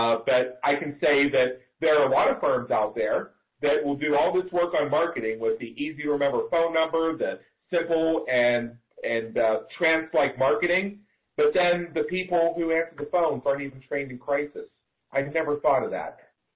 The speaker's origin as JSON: {"language": "English", "town": "Pittsburgh", "region": "Pennsylvania", "country": "United States", "tie": "born or raised there", "lives_now": "Las Vegas, United States", "said": "I remember growing up in Pittsburgh"}